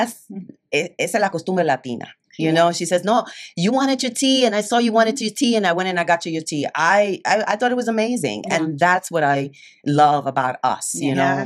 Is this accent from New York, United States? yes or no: yes; New York City, New York, United States; I was raised in Washington Heights with all these beautiful Dominican women